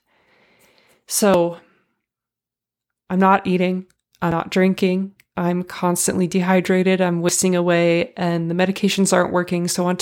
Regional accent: California, United States; So we had to medically evacuate me to my home state of California

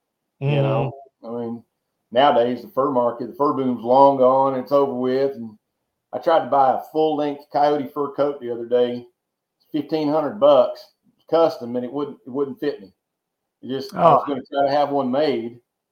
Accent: Texas, United States; When we lived in growing up in Texas, and he'd come down with something new all the time.

